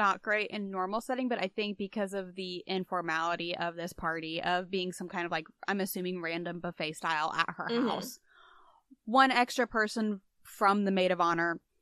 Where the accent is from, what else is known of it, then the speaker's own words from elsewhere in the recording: Midwest, United States; Granted, okay. I'm from the Midwest, but we always called it D.C.